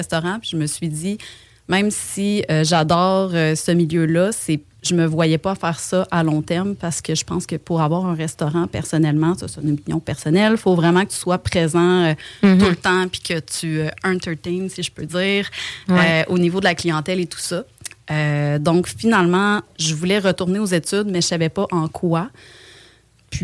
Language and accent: French; Rimouski, Quebec, Canada; now in Quebec City, Canada; Premièrement, je viens de Rimouski. Ensuite de ça, je voulais vraiment m'en venir à Québec.